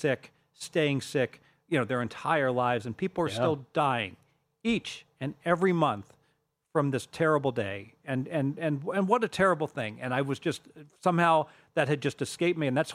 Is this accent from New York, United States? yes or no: yes; New York, United States; I'm from New York when I was a young boy